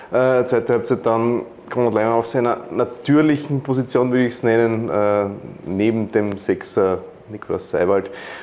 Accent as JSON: {"language": "German", "country": "Austria"}